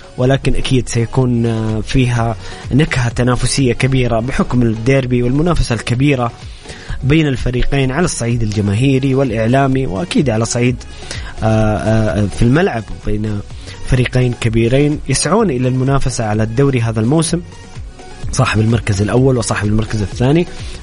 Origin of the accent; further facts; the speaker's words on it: Saudi Arabia; كذلك نهائي يمكن ذكرى غير جيدة لنا كسعوديين